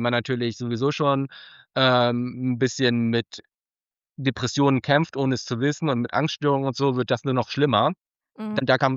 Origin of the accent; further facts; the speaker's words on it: Northern Germany, Germany; Also ich komme aus dem Norden, also ich komme so aus dem Bremer-Hamburger Raum. Ich komme aus dem Norden